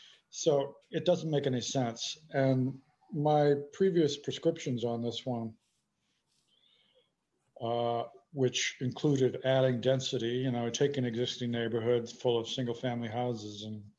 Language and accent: English; United States; I'm from the United States, as you mentioned.